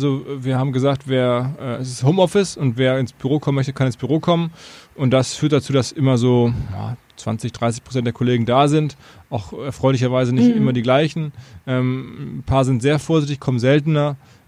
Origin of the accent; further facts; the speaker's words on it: North Rhine-Westphalia, Germany; now in Hamburg, Germany; Unternehmer aus Hamburg, geboren im Ruhrgebiet, dort aufgewachsen